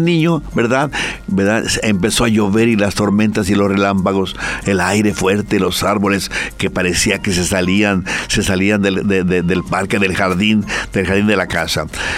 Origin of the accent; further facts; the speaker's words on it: Guadalajara, Jalisco, Mexico; now in Santa Cruz; en mi tierra, Guadalajara, caen tormenta más tormenta de rayos, Guadalajara, México.